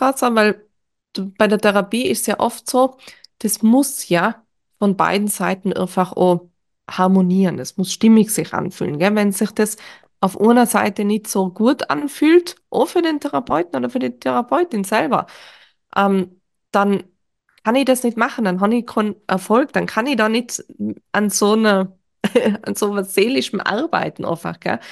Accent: Austria; Ich komme ja aus Österreich und ich wohne ja in Österreich.

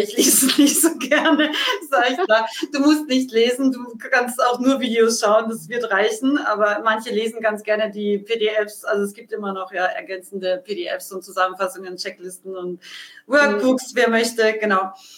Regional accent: Austria

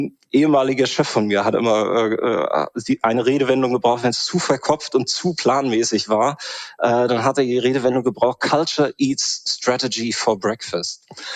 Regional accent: Northern Germany, Germany; dann wäre das doch mal gar nicht so schlecht, würde ich als Norddeutscher sagen.

